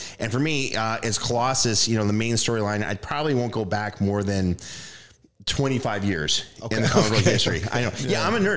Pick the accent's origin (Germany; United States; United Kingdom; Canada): Canada; Well, I grew up in Canada.